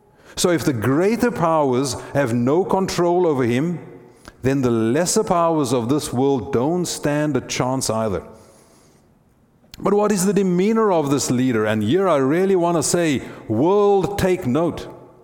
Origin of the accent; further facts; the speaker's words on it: South Africa; as a South African, I experienced this as well.